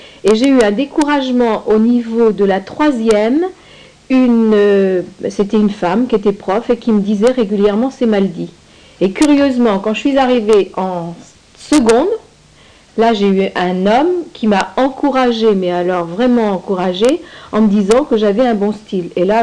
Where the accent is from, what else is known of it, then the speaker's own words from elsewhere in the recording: Bressé, France; born there; Oui, je suis née à Bressé.